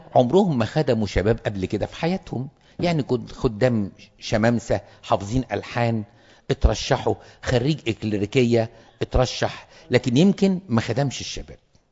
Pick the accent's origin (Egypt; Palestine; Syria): Egypt; ويمكن عندنا في مصر عشان في كنائس وفي كهنة كتير